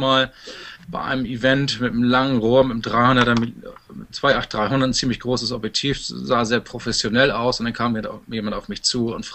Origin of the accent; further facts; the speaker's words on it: Lübeck, Schleswig-Holstein, Germany; Ich komme aus Lübeck. Ein bisschen weg von dir, aber Kiel ist dicht bei.